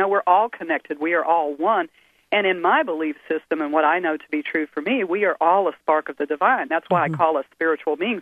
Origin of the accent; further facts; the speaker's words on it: Texas, United States; also born or lived in Missouri / Alabama / Georgia; now in California, United States; I am originally from Texas, yes. And I've had the honor to live in, Texas, Missouri, Alabama for 20 years, Georgia for a little time, and now California.